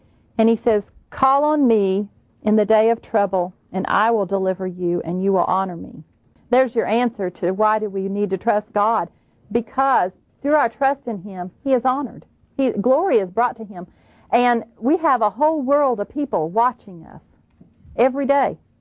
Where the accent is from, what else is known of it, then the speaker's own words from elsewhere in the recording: Indiana, United States; I grew up in Indiana, and on one side of our home, we had an apple orchard, and on another side, of like a wooded area, and we had wheat fields and corn fields, and kind of lived out in the country.